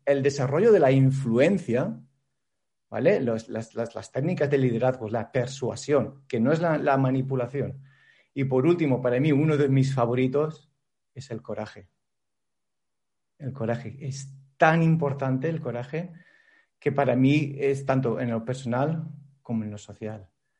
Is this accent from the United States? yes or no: no; Spain; mi mujer es colombiana, yo me crié en España.